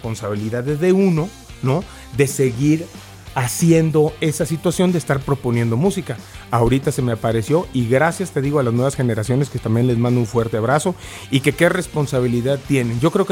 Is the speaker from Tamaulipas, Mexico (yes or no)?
yes; Tampico, Tamaulipas, Mexico; Yo soy de Tampico, Tamaulipas, y tenemos un río maravilloso que es el río Pánuco